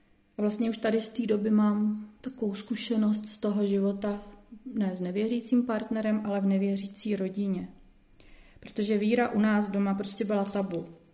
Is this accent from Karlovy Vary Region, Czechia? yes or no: yes; Karlovy Vary, Karlovy Vary Region, Czechia; born there; now in Prague, Czechia; Předtím jsem bydlela v Malešicích, ale to si už moc nepamatuju, ani to, že jsem se narodila v Karlových Varech.